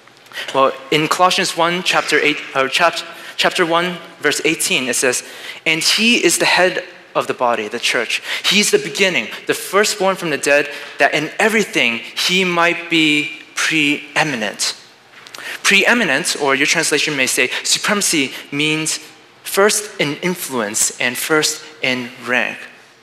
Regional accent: Boston, Massachusetts, United States; So many of you may know that I am originally from Boston, and Boston is the home of the Patriots.

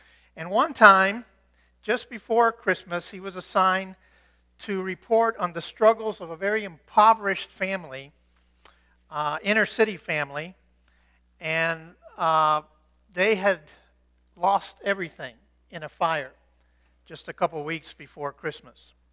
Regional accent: Cuba; Now, even as a little kid growing up in Cuba

